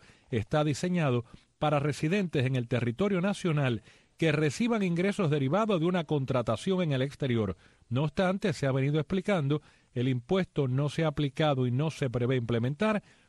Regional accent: Cuba; moved away as an adult; Todos aquellos que salimos de Cuba sin estar en ninguna misión oficial, con permiso temporal del país, y decidimos quedarnos y gestionar por nuestros medios un contrato

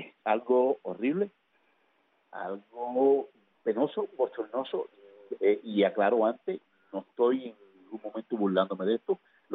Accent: Villa Clara, Cuba; porque yo precisamente soy de esa provincia, yo soy de Villa Clara, de la Villa.

